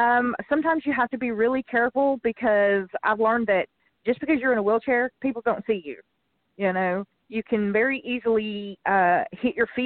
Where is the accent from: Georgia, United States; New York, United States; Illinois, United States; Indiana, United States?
Georgia, United States; from Georgia. I am so sorry I missed you guys last week.